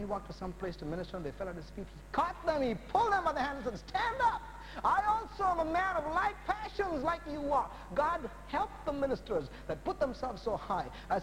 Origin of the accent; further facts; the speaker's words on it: India; now in United States; when I was growing up in India, every currency note, what you call a dollar bill, has a line in it